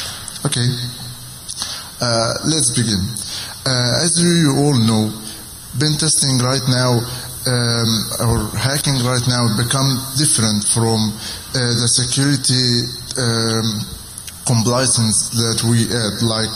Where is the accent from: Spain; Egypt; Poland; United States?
Egypt; now in Qatar; I am from Egypt.